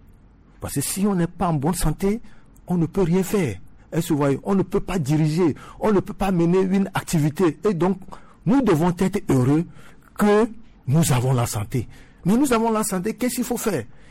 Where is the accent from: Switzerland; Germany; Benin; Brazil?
Benin; Si vous rentrez au Bénin, je viens du Bénin